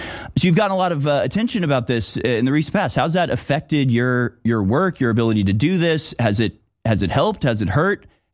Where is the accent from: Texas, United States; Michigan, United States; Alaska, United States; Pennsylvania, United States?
Texas, United States; Houston; Again, I grew up in Houston, so just like the most diverse city, you know, in the country.